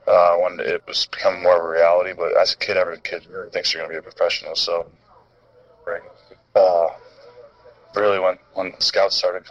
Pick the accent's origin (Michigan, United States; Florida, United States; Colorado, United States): Florida, United States; I mean, I grew up in Florida.